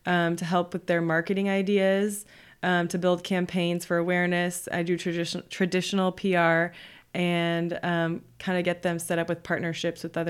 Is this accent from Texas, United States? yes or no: yes; Houston, Texas, United States; also born or lived in New York; time I lived in New York for 2 years and I had people visiting me from, Texas cause I went to UT and I was from Houston.